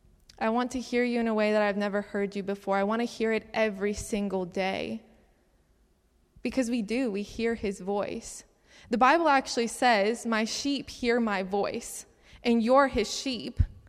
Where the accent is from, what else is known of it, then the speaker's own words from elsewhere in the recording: Cincinnati, Ohio, United States; also born or lived in Utica, New York; So just like Oleg said, I'm from Cincinnati, Ohio. My brother and I came all the way up here to New York. Actually, I was born in Utica, New York, for those of you who don't know. I was born here.